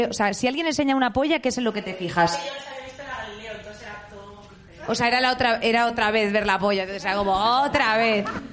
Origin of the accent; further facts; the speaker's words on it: Madrid, Community of Madrid, Spain; Es que lo pienso yo también y soy de Madrid